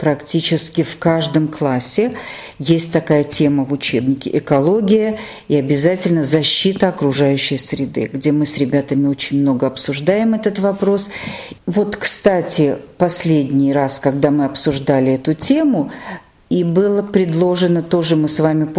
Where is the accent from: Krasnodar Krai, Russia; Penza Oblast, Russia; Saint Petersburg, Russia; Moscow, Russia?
Moscow, Russia; я всегда мечтала, чтобы и в моем родном городе тоже возник этот процесс